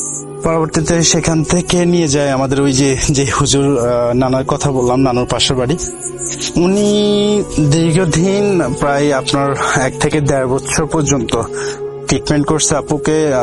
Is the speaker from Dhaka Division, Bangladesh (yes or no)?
no; Daganbhuiyan, Chittagong Division, Bangladesh; আর আমার বাড়ি হচ্ছে ফেনী জেলার অন্তর্গত দাগনভূঞা উপজেলায়, তো কোন একটা গ্রামে।